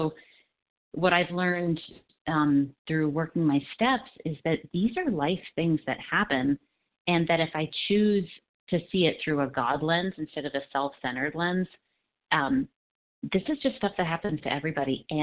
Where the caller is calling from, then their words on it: Colorado, United States; I am calling from Colorado.